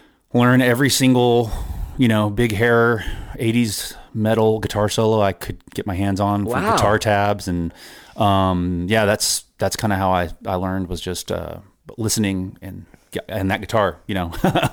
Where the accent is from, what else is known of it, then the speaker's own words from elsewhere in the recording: Lubbock, Texas, United States; Also not at the same time growing up in Lubbock, not even realizing that … was from there